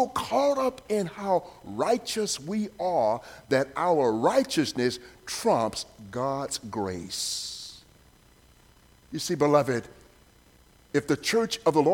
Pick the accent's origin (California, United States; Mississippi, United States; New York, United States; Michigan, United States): Mississippi, United States; pine needles in from Mississippi, my home state.